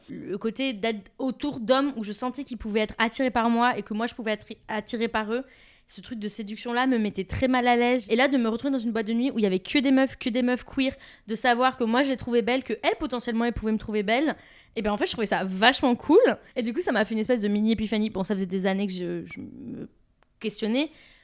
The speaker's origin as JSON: {"language": "French", "town": "Toulouse", "region": "Occitanie", "country": "France", "lives_now": "Paris, France", "said": "27 ans, et je suis chargée de communication dans une fondation qui bosse pour la protection de l'enfance. Voilà, je viens de Toulouse, je vis à Paris."}